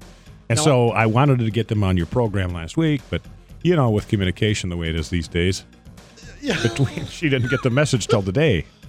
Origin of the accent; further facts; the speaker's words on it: Fergus Falls, Minnesota, United States; We're both from Fergus Falls.